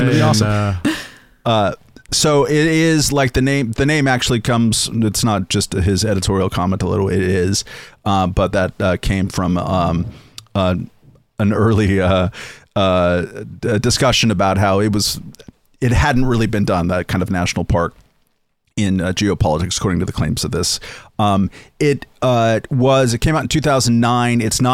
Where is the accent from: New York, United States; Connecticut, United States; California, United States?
California, United States; I'm from California, and I've only driven through Yosemite once at night.